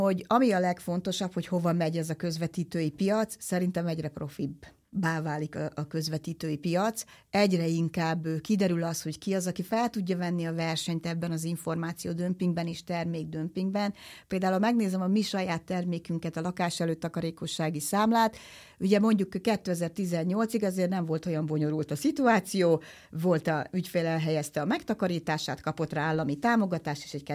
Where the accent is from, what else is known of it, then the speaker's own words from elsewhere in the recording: Budapest, Hungary; én budapesti vagyok